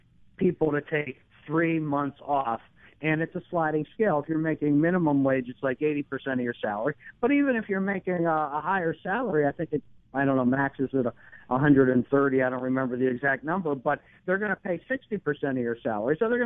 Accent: Pennsylvania, United States; You know, I'm not from Pennsylvania. I grew up in rural, or I'm not from Connecticut. I grew up in rural Pennsylvania.

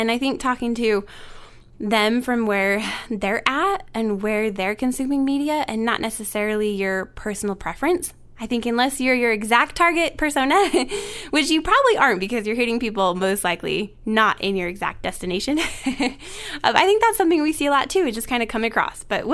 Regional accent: Idaho, United States; Meat and potatoes. I'm from Idaho.

